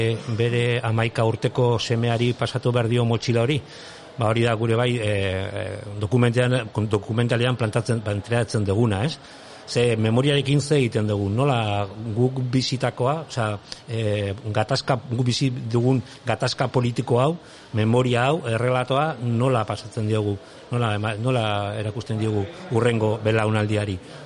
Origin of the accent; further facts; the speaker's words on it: Pamplona, Navarre, Spain; Nafarran Iruñakoa naiz